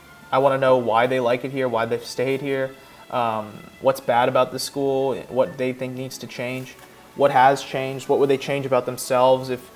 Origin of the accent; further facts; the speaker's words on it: California, United States; I was raised in California, so I face a drastic difference in culture right off the bat, coming to EA and Pennsylvania.